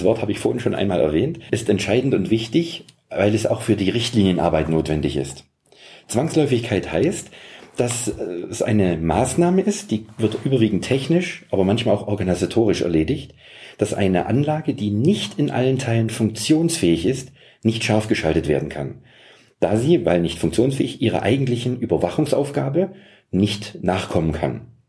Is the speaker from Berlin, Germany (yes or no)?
no; Baden-Württemberg, Germany; und nicht nur als Schwabe, Energie sparen